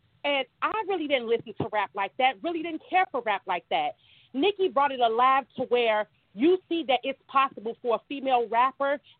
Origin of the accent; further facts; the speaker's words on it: Chicago, Illinois, United States; So I'm from Chicago, and the Chicago in me want to go